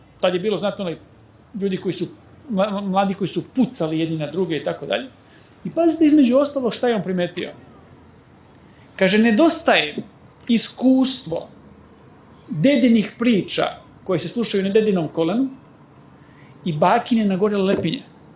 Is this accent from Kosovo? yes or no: no; Zlatibor District, Serbia; ja sam odrastao na Zlataru, to je isto lepa planina poput ove